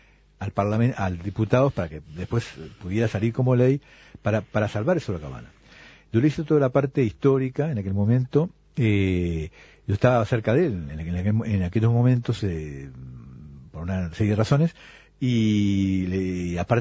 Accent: Uruguay; soy uruguayo

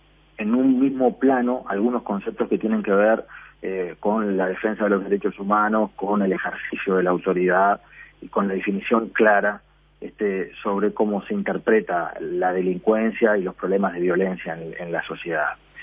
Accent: Uruguay

